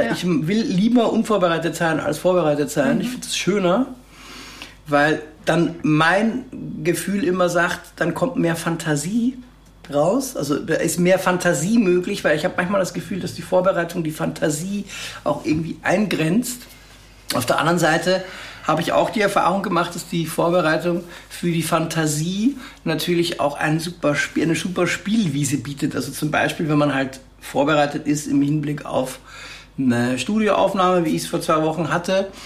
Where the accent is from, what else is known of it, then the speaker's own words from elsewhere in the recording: Austria; Wobei ich komme nicht aus dem Land von Johann Sebastian Bach, sondern nur aus dem Land von Wolfgang Matthäus Mozart.